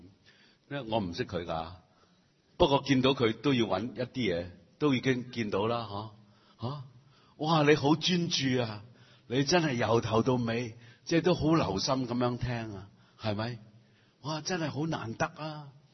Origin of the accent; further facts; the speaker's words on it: Chaozhou, Guangdong, China; 我系潮州人啊，咁我哋潮人生命堂啊，我哋潮人生命堂成日讲潮州话噶